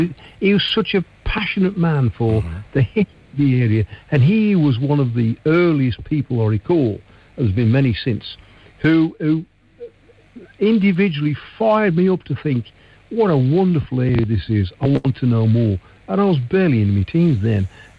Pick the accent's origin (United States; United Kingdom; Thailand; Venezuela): United Kingdom; Blackheath, West Midlands; I was born and bred in Blackheath, and until I moved to the Welsh borders, I've lived and worked all my life within 5 miles of where I was born.